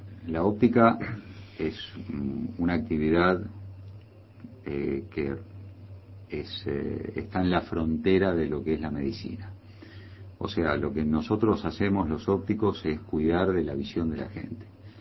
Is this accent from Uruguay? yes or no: yes; Uruguay; Yo me siento muy uruguayo, soy 100% uruguayo.